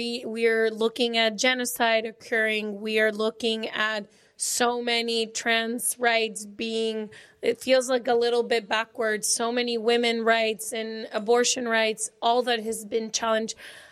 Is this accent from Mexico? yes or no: yes; Guadalajara, Jalisco, Mexico; English is a second language; Yeah, we're from Guadalajara.